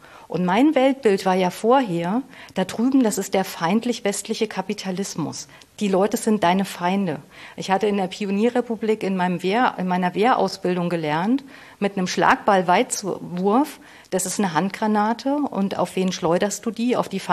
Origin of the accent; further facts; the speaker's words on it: Thuringia, Germany; ich bin Mitte der 70er in Thüringen geboren, in Südthüringen. Also ich war mittendrin, eine Jugendliche zu werden. Bin wirklich in der DDR groß geworden